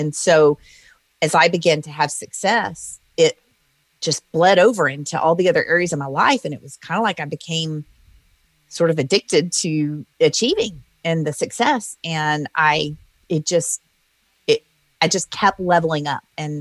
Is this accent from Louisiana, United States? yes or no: yes; Louisiana, United States; So I grew up in the South in Louisiana in a Christian home.